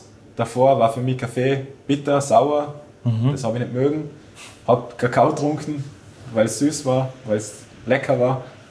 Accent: Bregenz, Vorarlberg, Austria; Ich komme aus Bregenz, habe davor komplett was anderes gemacht

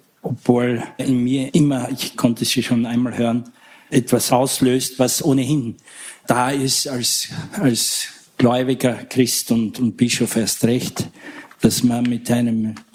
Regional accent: Austria; ich komme halt aus Österreich

